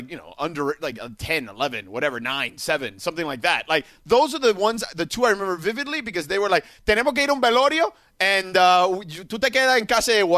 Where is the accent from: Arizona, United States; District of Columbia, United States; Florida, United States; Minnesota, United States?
Florida, United States; you and I grew up in South Florida, huge Jewish population, much like here in Southern California.